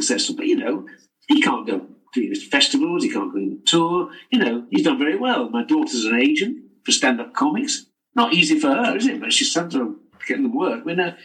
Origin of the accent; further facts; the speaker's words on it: Bradford, Yorkshire and the Humber, United Kingdom; I didn't like school, but I love growing up in Bradford.